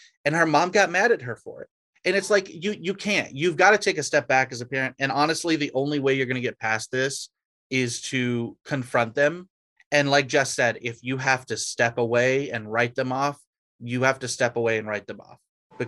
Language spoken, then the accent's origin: English; Georgia, United States; If you forget, I'm from Georgia.